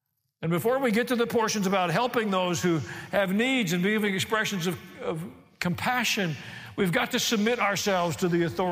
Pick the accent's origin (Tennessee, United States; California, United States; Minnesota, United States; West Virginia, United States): Tennessee, United States; I grew up in Tennessee around a lot of horses. We use woe a lot, but it's a little different woe.